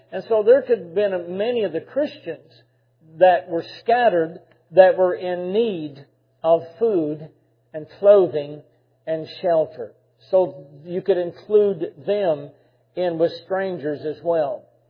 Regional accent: Dayton, Tennessee, United States; And the Trail of Tears, and that this trail goes right up through my hometown in Dayton, Tennessee.

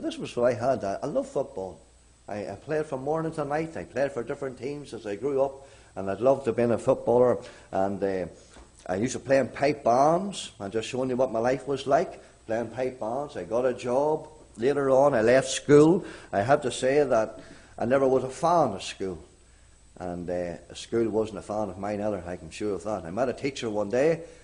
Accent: Glenann, Northern Ireland, United Kingdom; I was born in Uray, this county town. I live in a little home, County Armagh, Northern Ireland, a wee village called Glenann. You probably never heard of that. A family of 10, there were 10 in our family. It was not a Christian home. It was Church of Ireland.

